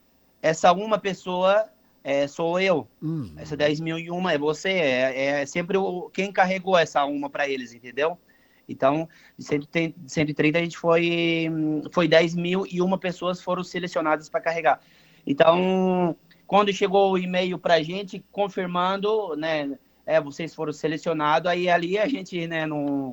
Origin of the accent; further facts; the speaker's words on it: Urussanga, Santa Catarina, Brazil; moved away as an adult; now in Italy; somos de Uruçanga, né? A gente nasceu aí, então eu saí de Uruçanga com 18 anos. A gente é de uma família muito humilde, né?